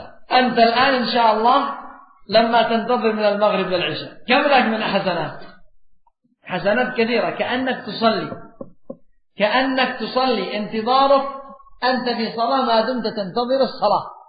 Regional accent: Yemen; أما عندنا في اليمن ما شاء الله بعضهم جالس على كرتون في الشارع للبرد والريح ومخزن

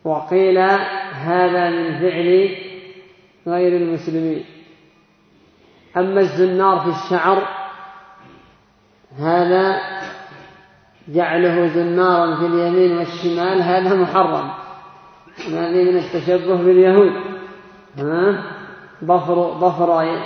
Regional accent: Yemen; عندنا في اليمن هذه الجنبية بس قد صارت يعني مألوفة عند الناس

